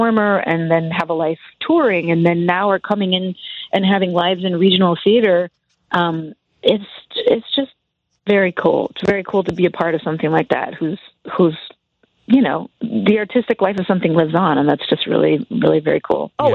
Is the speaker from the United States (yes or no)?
yes; Chicago, Illinois, United States; Because growing up in Chicago and working there, it works a little differently.